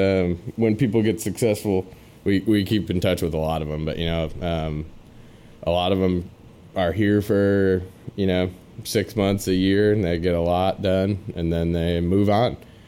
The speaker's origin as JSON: {"language": "English", "region": "Michigan", "country": "United States", "said": "I'm originally from Michigan, from Northern Michigan."}